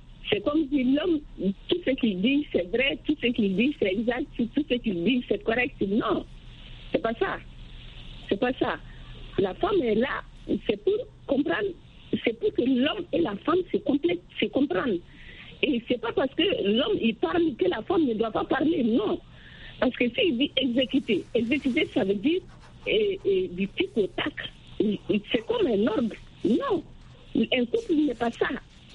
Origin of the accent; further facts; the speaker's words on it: Mali; Déjà, il y a ça chez nous au Mali.